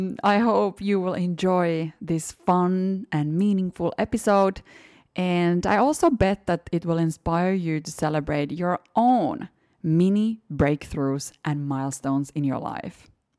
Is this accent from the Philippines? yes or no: no; Finland; his team's recent trip to Finland, my home country.